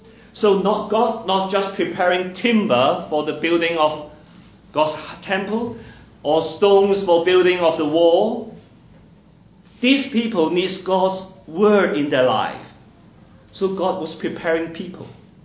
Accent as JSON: {"language": "English", "country": "Hong Kong", "lives_now": "Australia", "said": "Now, I was not born in Australia. I was from Hong Kong. Even I came to Australia, I was not in Auburn. I was in somewhere else."}